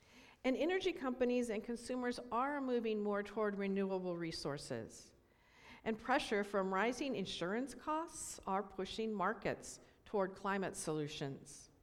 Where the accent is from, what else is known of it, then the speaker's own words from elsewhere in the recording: California, United States; I'm reminded of wildfires in my hometown in California, of forest fires we have here in the Pacific Northwest.